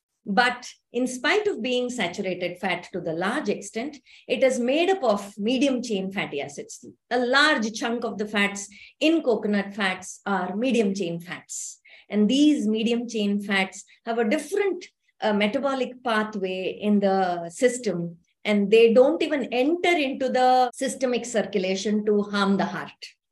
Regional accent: Karnataka, India; I come from South India, where we use a lot of fresh coconut, especially in Karnataka, Kerala, and in Karnataka, the Mangalore side.

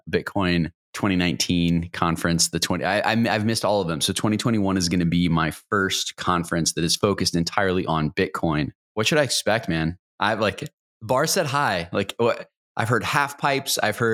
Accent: Miami, Florida, United States; I grew up in Miami and it used to be an area that you didn't like, you wouldn't want to be there after dark, right?

